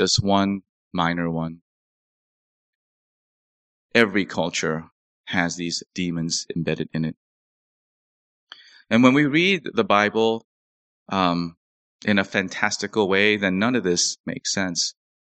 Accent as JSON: {"language": "English", "country": "South Korea", "said": "You think we came all the way from Korea so that you can be a pastor? No. So that you can be educated, rich, and successful.\" Thousands of years of trauma in my home country of Korea."}